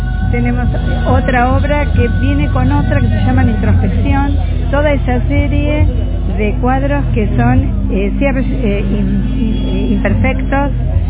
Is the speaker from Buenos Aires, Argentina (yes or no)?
yes; Buenos Aires, Argentina; Sí, somos dos amigas que venimos de Capital, de Palermo, Caballito